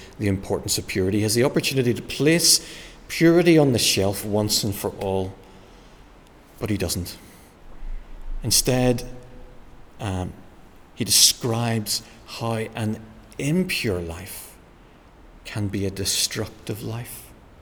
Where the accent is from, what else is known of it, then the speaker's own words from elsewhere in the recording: Northern Ireland, United Kingdom; I grew up in Northern Ireland